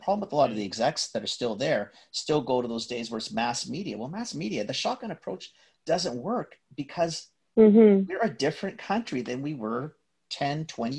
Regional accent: Canada; Everybody will end up being a Canadian, which is awesome. But the beauty of our country too, is we don't ever want us to all lose the background, right?

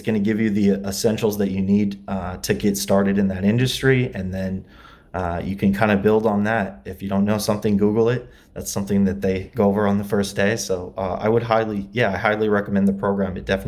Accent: LaGrange, Indiana, United States; now in Los Angeles, United States; I'm actually from Indiana originally. I've been out here for about 7 years. I grew up in Indiana, LaGrange, Indiana. It's near South Bend.

